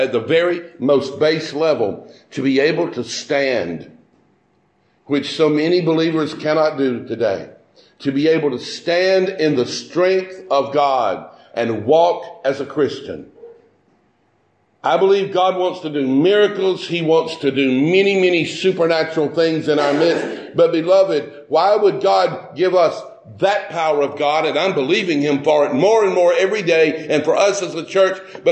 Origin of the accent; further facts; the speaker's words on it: the South, United States; Now, as a Southerner